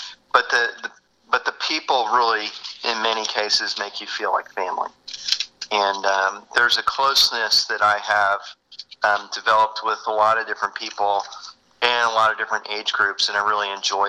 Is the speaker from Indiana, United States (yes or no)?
yes; Indianapolis, Indiana, United States; born there; I was born in 1964 in Indianapolis, Indiana.